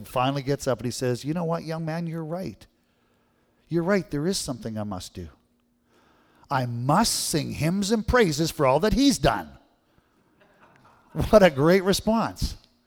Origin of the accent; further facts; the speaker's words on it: Manitoba, Canada; Honestly, I grew up in Manitoba, and I'm a little jealous because I think Saskatchewan has the biggest tree between our two provinces.